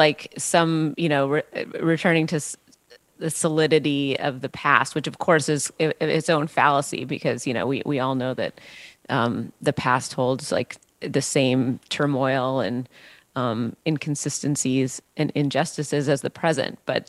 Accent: Washington, United States; is a band who grew up in the suburb adjacent to where I grew up in Washington State.

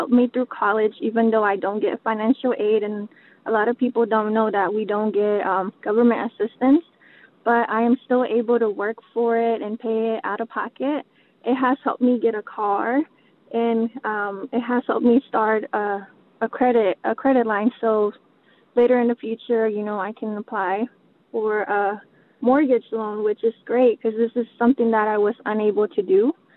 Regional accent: Fort Wayne, Indiana, United States; I'm from Fort Wayne, Indiana.

